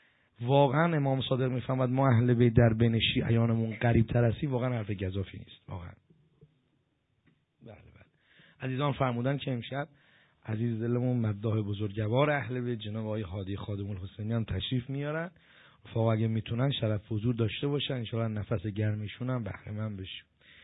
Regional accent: Iran; گفتم پسرم اشتباه گرفتی، من دعا نویس نیستم، من از ایران اومدم.

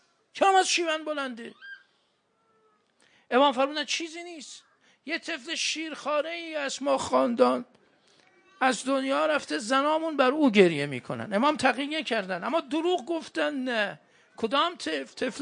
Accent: Mashhad, Razavi Khorasan, Iran; بالاخره ما مشهدیم

